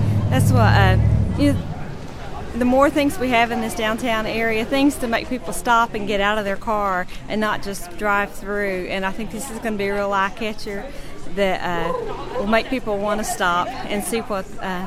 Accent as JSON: {"language": "English", "town": "Lynch", "region": "Kentucky", "country": "United States", "tie": "born or raised there", "said": "I grew up in the area. I grew up in Lynch, graduated from Cumberland High School, went away to UK, never thought I would come back home. I was gone for over 20 years, then I moved back home."}